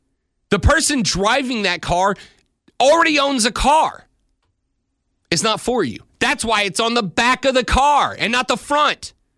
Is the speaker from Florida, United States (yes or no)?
yes; Shalimar, Florida, United States; I grew up in Shalimar, Florida, about a mile shy of the runway that the largest Air Force base in the United States, Eglin Air Force Base, flies sorties off of all day, every day.